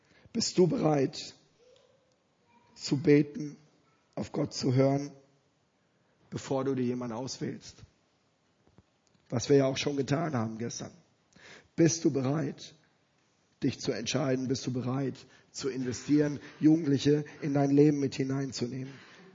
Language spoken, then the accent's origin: German; Germany; Und als Deutscher stehe ich hier vor euch in Österreich